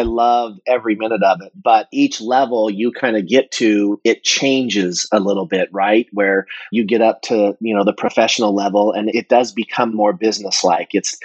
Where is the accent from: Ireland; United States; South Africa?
United States; Utah; I grew up just north of Salt Lake City, up that way.